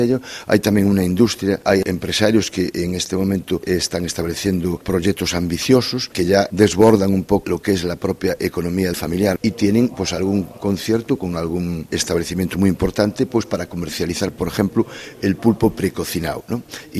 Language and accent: Spanish; Carballiño, Galicia, Spain; en la comitiva el único que era de Carballiño era yo.